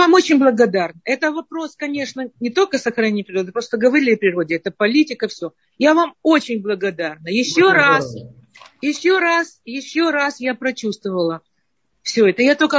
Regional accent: Kyiv, Ukraine; Как Чернобыль, я из Киева, как Чернобыль.

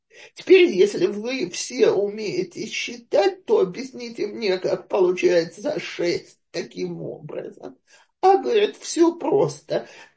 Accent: Russia; now in Israel; Я оказалась единственная из России в школе, в которой было 300 израильтянок.

